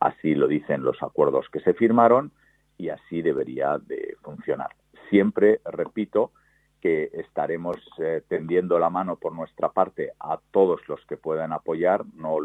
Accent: Asturias, Spain; now in Málaga, Spain; como asturiano, amo Asturias, pero Málaga es mi ciudad y la ciudad donde espero el día de mañana estar hasta el último día de mi vida

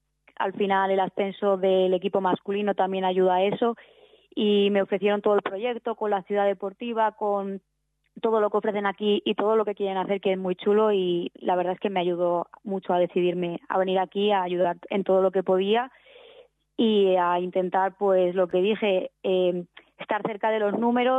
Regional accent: Valencia, Valencian Community, Spain; Que al final yo soy de Valencia, entonces a mí mucha gente ve la playa y como que dice, ostras, tal, a mí eso no me sorprendió tanto

